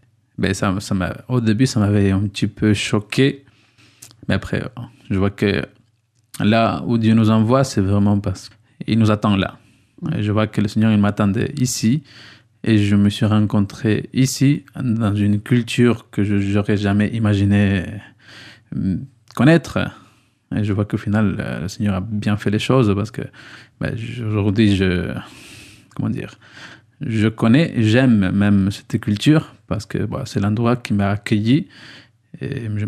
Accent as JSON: {"language": "French", "country": "Ecuador", "moved": "as an adult", "lives_now": "Bayonne, France", "said": "je viens de l'Équateur, j'ai 30 ans."}